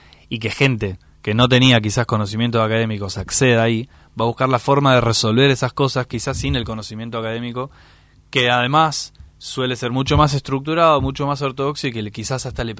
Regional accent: Argentina; nos identificamos como argentinos

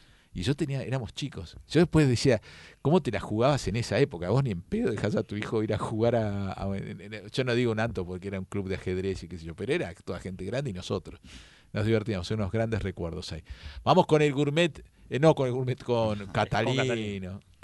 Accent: Argentina; Porque te digo, nosotros Argentina tenemos 400, no tenemos, viste, somos c

